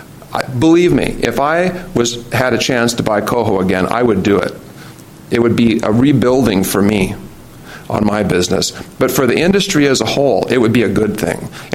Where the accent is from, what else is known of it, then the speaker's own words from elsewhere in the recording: Longview, Washington, United States; from Longview, a commercial advisor.